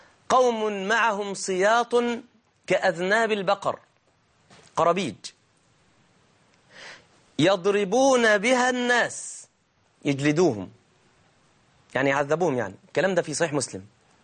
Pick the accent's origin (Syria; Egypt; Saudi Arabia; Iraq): Egypt; احنا عندنا في مصر كده